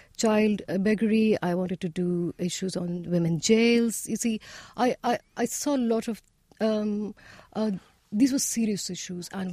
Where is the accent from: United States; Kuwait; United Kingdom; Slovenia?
Kuwait; I was so disinterested because I was raised in Kuwait and I had very little exposure to the Pakistani media scene or the political scene.